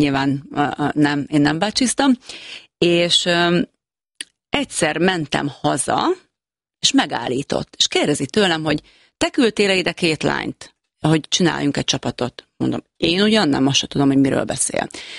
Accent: Budapest, Hungary; és én ugye Újpesten nevelkedtem.

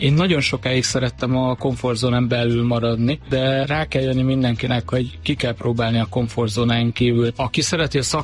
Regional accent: Lake Balaton, Hungary; now in Budapest, Hungary

